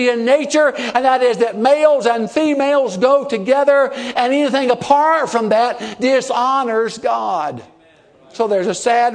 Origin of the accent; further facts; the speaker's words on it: United States; not because I'm Baptist, not because I'm American, not because I speak English